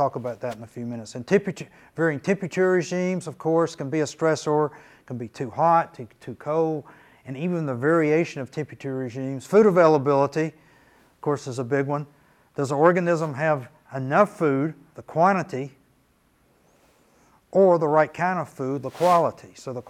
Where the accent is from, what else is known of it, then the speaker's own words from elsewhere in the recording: the South, United States; Luckily, I'm from the South, so I tend to talk slower than this guy probably does, right?